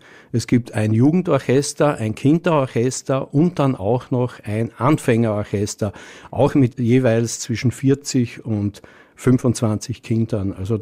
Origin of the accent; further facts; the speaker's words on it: Styria, Austria; born there; Genau, bin gebürtiger Steirer, habe aber hier eigentlich große Verbindung zum Burgenland.